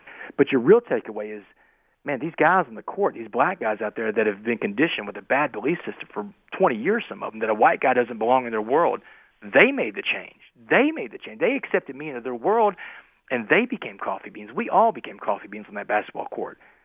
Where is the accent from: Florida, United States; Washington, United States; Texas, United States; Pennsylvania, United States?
Texas, United States; Port Arthur; I grew up in Port Arthur, Texas, man. Port Arthur, I don't know how much you know about Port Arthur geographically, but Port Arthur is a predominantly African-American town, blue-collar town, refinery town.